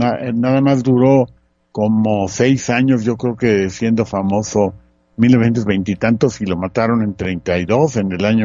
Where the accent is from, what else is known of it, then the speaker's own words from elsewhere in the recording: Mexico City, Mexico; Yo tocaba mucho cuando tenía mi orquesta de baile allá en México, que pues, de allí soy yo, de la Ciudad de México.